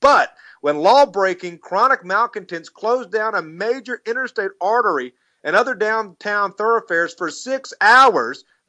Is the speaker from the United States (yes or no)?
yes; Memphis, Tennessee, United States; Black Lives Matter protesters laid siege to a number of cities last weekend, including my hometown of Memphis, Tennessee.